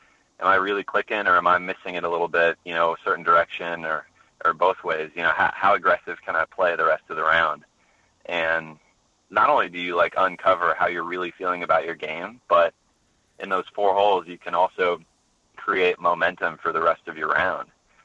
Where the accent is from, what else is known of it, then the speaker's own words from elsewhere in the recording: St. Louis, Missouri, United States; I definitely thank, you know, my teachers and everybody who helped me growing up in St. Louis for introducing me to the game